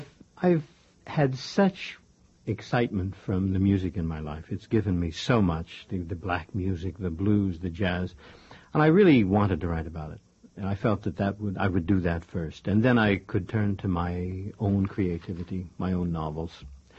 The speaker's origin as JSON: {"language": "English", "town": "Sacramento", "region": "California", "country": "United States", "tie": "born or raised there", "also_born_or_lived": "Pittsburgh, Pennsylvania", "said": "Pittsburgh, Pennsylvania, until I was about 15, and then Sacramento, California."}